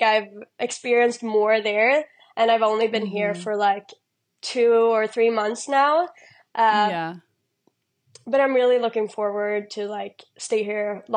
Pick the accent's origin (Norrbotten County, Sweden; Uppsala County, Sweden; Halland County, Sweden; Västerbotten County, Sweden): Norrbotten County, Sweden; Luleå; English is a second language; also born or lived in United States; now in Australia; I'm from Sweden, so I'm from a town called Luleå, which is like far up in the north. Right now I live in Australia